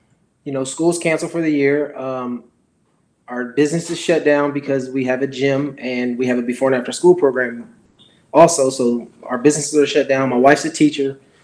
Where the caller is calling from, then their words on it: Columbus, Ohio, United States; My house, Columbus, Ohio.